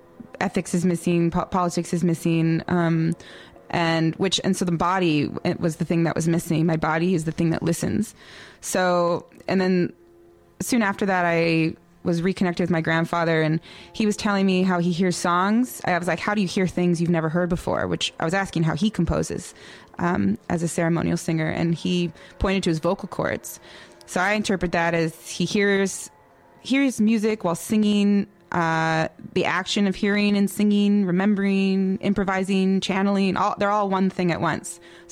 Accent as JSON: {"language": "English", "region": "California", "country": "United States", "tie": "born there", "said": "as a diasporic Lakota person, because I was born in California and my the Oglala Lakota live in South Dakota."}